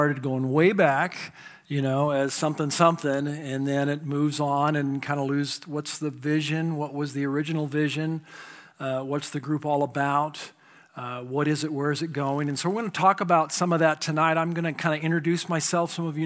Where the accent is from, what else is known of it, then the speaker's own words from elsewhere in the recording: Napa, California, United States; I grew up in Napa, California. Grew up on a ranch in Napa.